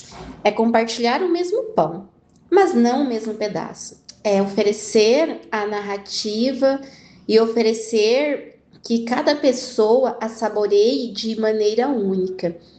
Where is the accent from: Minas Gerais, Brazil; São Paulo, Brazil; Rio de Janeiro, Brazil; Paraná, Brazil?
Paraná, Brazil; Santa Cecília do Pavão; born there; nasci em Santa Cecília do Pavão, norte do Paraná, terra vermelha, terra do café.